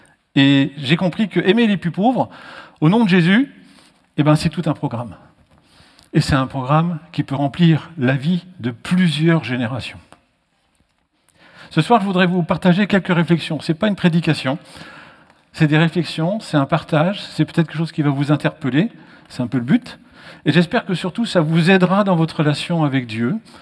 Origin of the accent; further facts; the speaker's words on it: Mulhouse, Grand Est, France; born there; Je suis né à Mulhouse